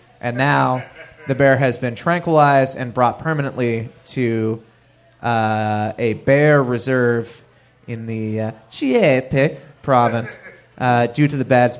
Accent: Vermont, United States; Yep, I grew up in Vermont.

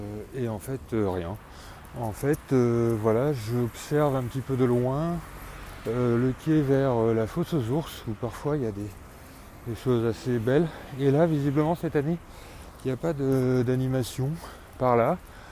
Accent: Lyon, Auvergne-Rhône-Alpes, France; streetcast en mode balade parce que je suis lyonnais

